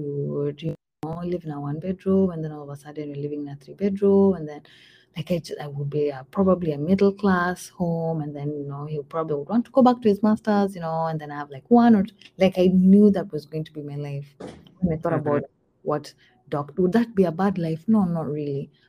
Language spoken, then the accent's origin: English; Eldoret, Uasin Gishu County, Kenya; I was born and raised in Eldoret.